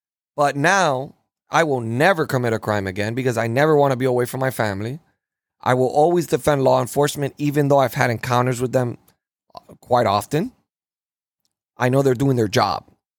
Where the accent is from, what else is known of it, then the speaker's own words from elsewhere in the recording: United States; born there; I look at myself like I'm privileged because I was born in this country and I'm an American.